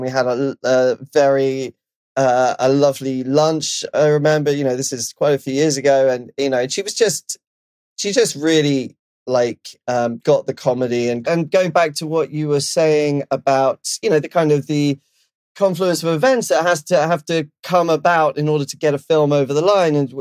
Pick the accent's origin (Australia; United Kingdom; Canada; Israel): United Kingdom; London; now in Los Angeles, United States; I'm from London, obviously, but I live